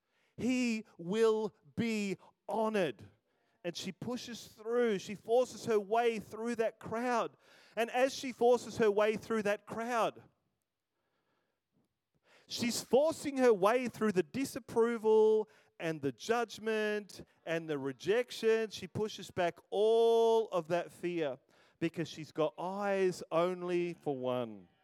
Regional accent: Melbourne, Victoria, Australia; I'm sorry, I'm from Melbourne. I'm just doing the Melbourne thing, right?

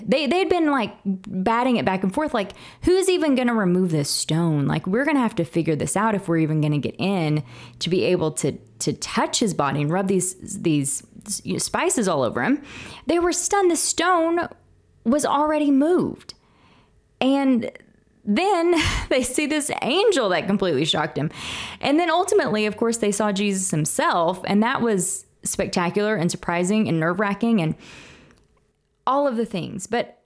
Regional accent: Oklahoma, United States; I'm from Oklahoma, and it's one of those things, you remember where you were when you heard the news of the bombing, if you're an Oklahoman.

